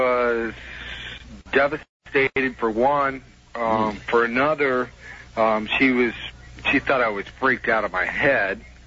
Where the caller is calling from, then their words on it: Seattle, Washington, United States; I'm from Seattle.